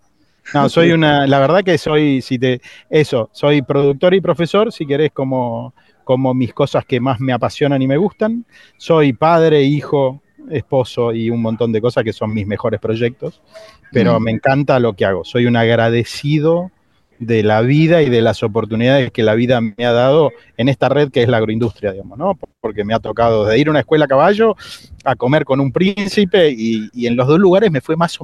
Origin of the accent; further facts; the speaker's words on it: Buenos Aires Province, Argentina; yo soy de Erol, sur de la provincia de Buenos Aires